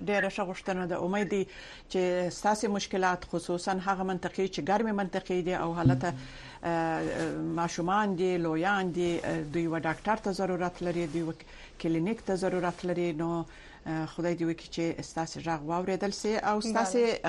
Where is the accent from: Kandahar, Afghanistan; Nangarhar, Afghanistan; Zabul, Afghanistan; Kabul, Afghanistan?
Kandahar, Afghanistan; زه خپل د کندهار څخه یم د کندهار د ولایت څخه یم